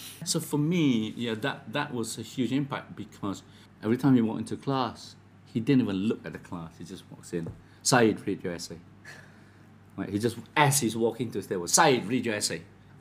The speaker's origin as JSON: {"language": "English", "town": "Segambut", "region": "Kuala Lumpur", "country": "Malaysia", "tie": "born or raised there", "said": "it was about how I was growing up in Segambut and how I used to play football."}